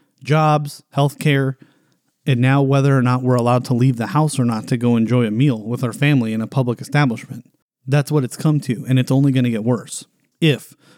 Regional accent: United States; But I still feel, as an American, that we deserve the choice as to whether we want to follow those guidelines in public or not.

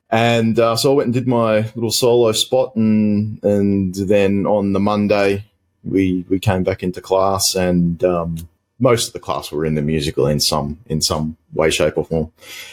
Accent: Bougainville, Papua New Guinea; I grew up in the Solomon Islands, which is sort of northeast of Australia near Papua New Guinea. So I was living on a small island called Bougainville Island

